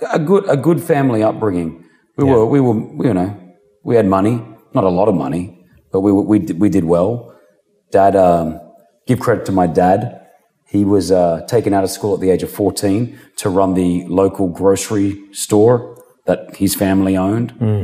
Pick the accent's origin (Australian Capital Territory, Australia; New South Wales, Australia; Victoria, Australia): New South Wales, Australia; Sydney; Growing up in Sydney was beautiful.